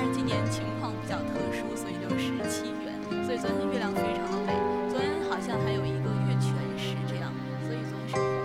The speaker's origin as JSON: {"language": "Chinese", "town": "Datong", "region": "Shanxi", "country": "China", "tie": "born or raised there", "said": "没想到出来才发现那个是我家乡的特产，它叫大同月饼。"}